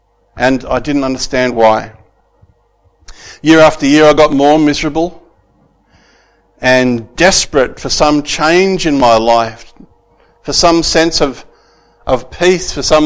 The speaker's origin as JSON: {"language": "English", "town": "Broken Hill", "region": "New South Wales", "country": "Australia", "tie": "born or raised there", "said": "And I grew up in Broken Hill in New South Wales. And I grew up a member of the Catholic Church, the Roman Catholic Church."}